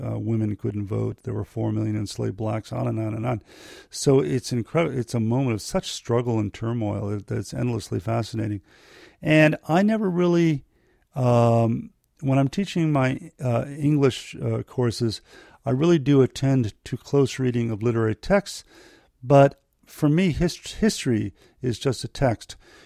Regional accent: New England, United States; my roots go back to the Puritan times, and I was raised in New England.

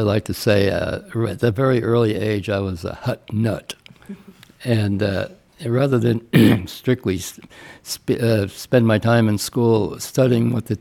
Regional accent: New Jersey, United States; I grew up in New Jersey, right next to the Watchung Reservation, which is many square miles of forest.

